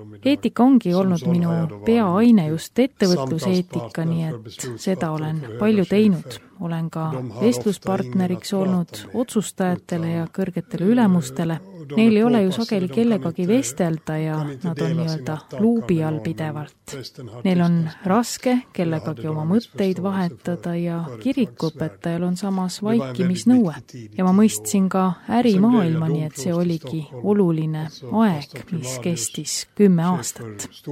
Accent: Helsinki, Uusimaa, Finland; Estonian is a second language; also born or lived in Turku; Olen sündinud Soomes, Turu linnas, üles kasvanud Helsingis ja seal lõpetasin ka keskkooli.

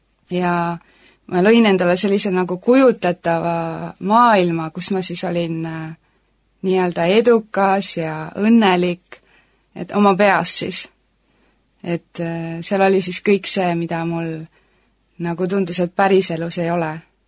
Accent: Hiiu County, Estonia; ma kasvasin üles Hiiumaal koos venna ja perega ja juba ma olen väiksest peale

